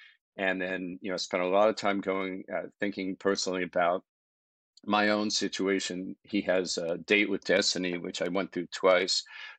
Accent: East Coast, United States; Well, I grew up on the East Coast.

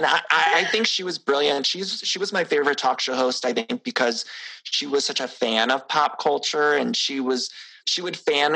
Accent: Ohio, United States; for a kid like me in Ohio, I grew up outside of Cleveland.

